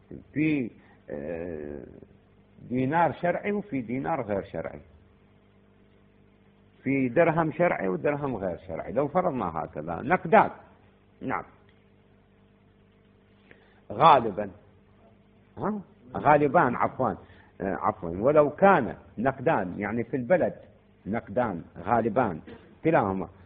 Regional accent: Iraq; عندنا في العراق

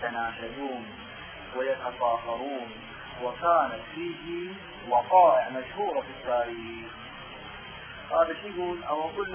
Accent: Iraq; احنا عندنا بالعراق

